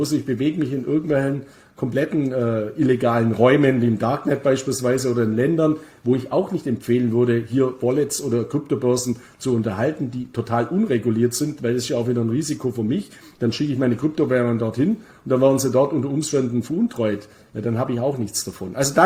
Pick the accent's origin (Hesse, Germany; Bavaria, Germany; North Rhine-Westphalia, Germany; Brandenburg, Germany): Bavaria, Germany; meine Heimat Bayern ist ja auch eine Totalkatastrophe